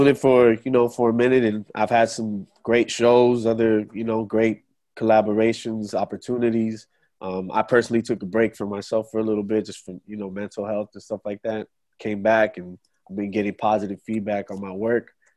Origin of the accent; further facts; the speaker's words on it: North Hollywood, California, United States; I'm from North Hollywood, sir.